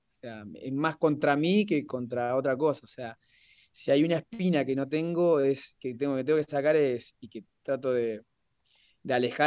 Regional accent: Santa Fe, Argentina; Soy muy santafesino.

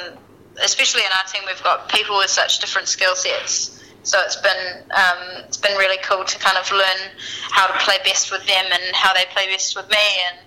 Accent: North West England, United Kingdom; accent: Scouse; My Scouse accent is non-existent. I forget what it's even like when I leave, so...

